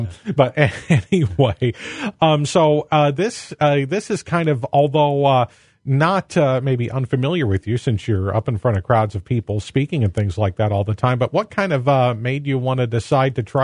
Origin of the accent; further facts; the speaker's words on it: Kewaunee, Wisconsin, United States; Of course, I'm from Kewaunee, and that's where Marcus lives now with his family.